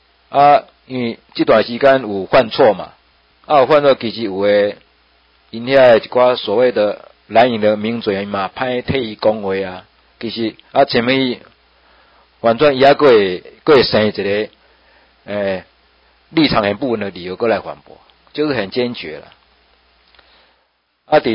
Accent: Taiwan; 我们台湾人有几个说要去拉呢

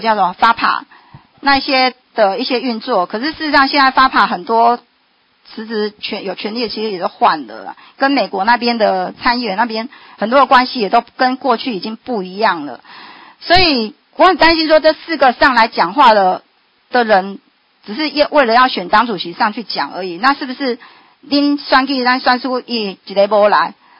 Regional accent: Taiwan; 我们台湾人是很高的

